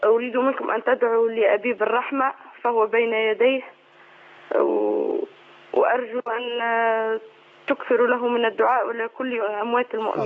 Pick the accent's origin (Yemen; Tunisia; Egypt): Tunisia